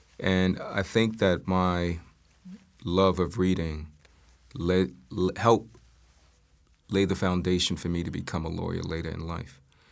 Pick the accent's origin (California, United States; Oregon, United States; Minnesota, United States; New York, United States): New York, United States; New York City; I was born in Harlem Hospital, and I started out life in the Wagner houses in East Harlem. And then my mother became a police officer and moved us up to Co-op City, where I spent my formative years.